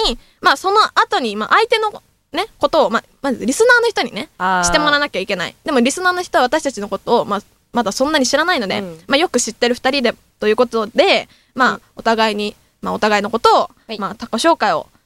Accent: Nagano, Japan; moved away; 私もですね、地方出身で、長野県から、いつだったかな、まあ、そのなんか、うん、まあ、数年前に出てきて

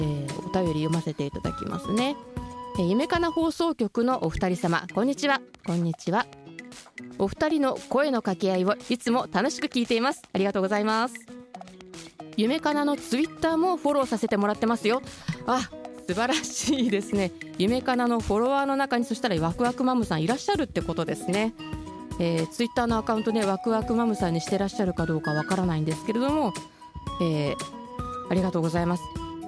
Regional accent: Yokohama, Kanagawa, Japan; 私横浜出身というか、まあ、神奈川出身なんで、

